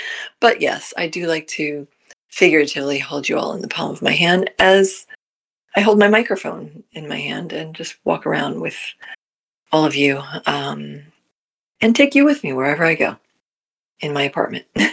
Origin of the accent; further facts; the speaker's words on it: New Jersey, United States; also born or lived in New York; now in California, United States; I grew up in New Jersey, lived there for probably, a good more than half of my life. Then I moved to New York, lived there for probably another bunch of years, and quite a few. And then moved out to California 11 years ago